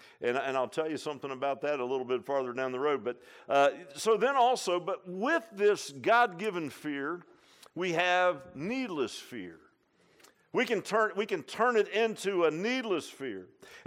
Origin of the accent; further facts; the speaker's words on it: Virginia Beach, Virginia, United States; we came from Virginia Beach. I mean, you know, it was like cultural shock, man. You know, you leave Virginia Beach, modern ranch house, man, all the conveniences. We go up to Grayson County, Virginia, to my great-grandmother's house